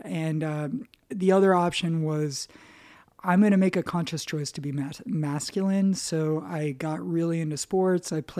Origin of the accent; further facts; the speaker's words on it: Minnesota, United States; Northern Minnesota, right next to Canada.